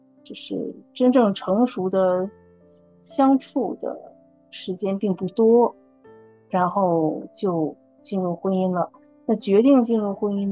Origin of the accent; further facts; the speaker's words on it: Northeast China, China; 像我们东北人就说什么这种操控啊